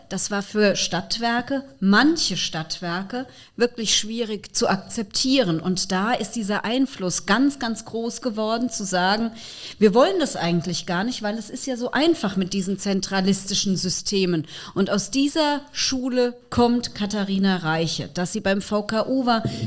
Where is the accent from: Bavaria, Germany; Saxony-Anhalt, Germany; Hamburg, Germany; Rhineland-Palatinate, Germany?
Rhineland-Palatinate, Germany; Mainz; In meiner Heimatstadt Mainz hatten wir schon 2013 angefangen, als ich Umweltdezernentin war.